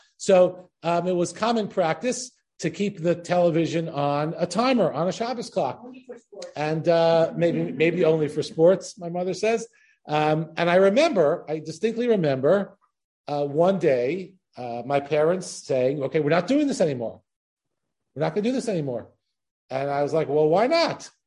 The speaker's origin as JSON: {"language": "English", "town": "Oceanside", "region": "New York", "country": "United States", "tie": "born or raised there", "said": "So we grew up in Oceanside, New York, in Long Island, the land of our people."}